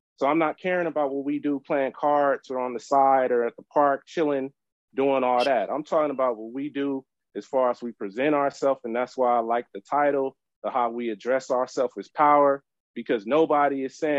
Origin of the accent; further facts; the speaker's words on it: Carson, California, United States; also born or lived in Orange County, United States; I grew up in Carson and Centerview. I was around all Pyrus and all that, and I moved to Orange County after that, so I've seen both sides of the fence